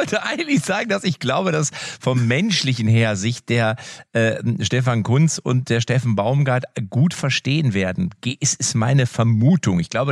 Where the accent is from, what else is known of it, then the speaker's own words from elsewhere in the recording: Lippstadt, North Rhine-Westphalia, Germany; ich komme ja aus Lippstadt, da heißt es Shownotes.